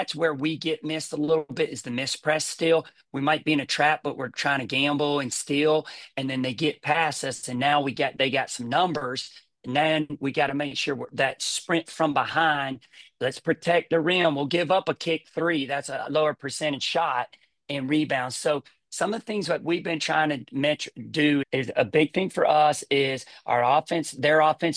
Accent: Alabama, United States; But look at Bruce Pearl, and I'm being from Alabama.

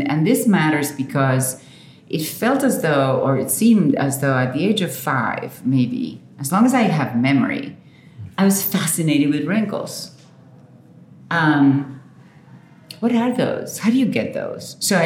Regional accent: Santa Rosa, La Pampa, Argentina; So I was born in Argentina in La Pampa, Santa Rosa.

